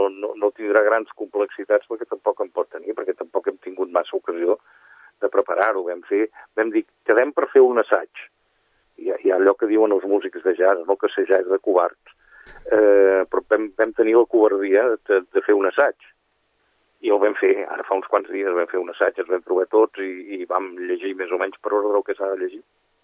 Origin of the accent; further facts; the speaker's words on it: L'Hospitalet de Llobregat, Catalonia, Spain; Perquè sóc d'Hospitalet i ja se sap que... Aquesta cosa xava i porqueta que tenim allà baix.